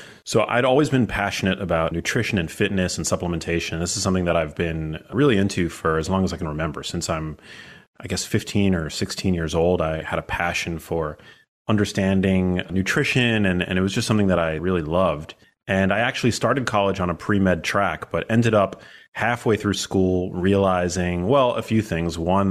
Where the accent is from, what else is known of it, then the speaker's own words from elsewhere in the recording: New York City, New York, United States; I'm born and raised in New York City. And so we had access to all these incredible medical institutions